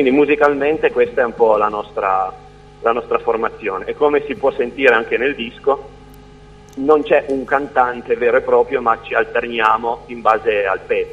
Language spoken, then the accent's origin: Italian; Piedmont, Italy; Noi siamo del Basso Piemonte, precisamente vicino a Mondovì.